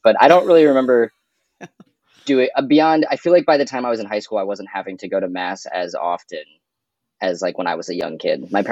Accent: Savannah, Georgia, United States; also born or lived in Syracuse; So I was born in Syracuse, New York, but I was mostly raised in Savannah, Georgia.

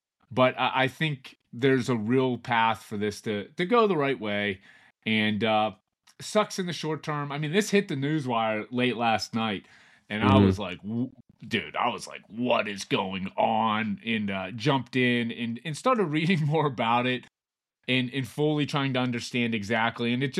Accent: Pittsburgh, Pennsylvania, United States; Again, I'm from Pittsburgh.

